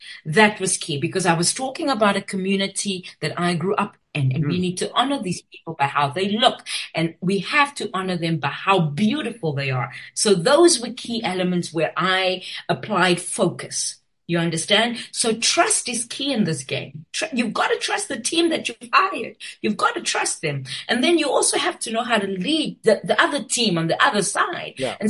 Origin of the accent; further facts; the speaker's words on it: South Africa; I'm South African. My country needed me, and I needed to come home and write the stories that needed writing.